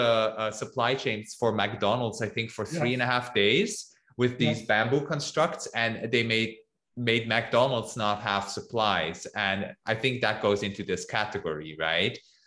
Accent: Switzerland; if I wouldn't be living here, but somewhere else, like in my home country, Switzerland.

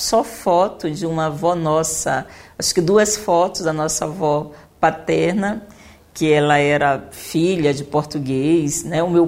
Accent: São Luís, Maranhão, Brazil; born there; Eu nasci em São Luís do Maranhão, uma ilha, né, capital do Maranhão, no Nordeste brasileiro.

